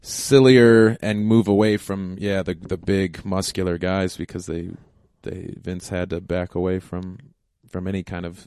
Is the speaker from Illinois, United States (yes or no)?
yes; Illinois, United States; Yeah, I grew up right outside of Chicago.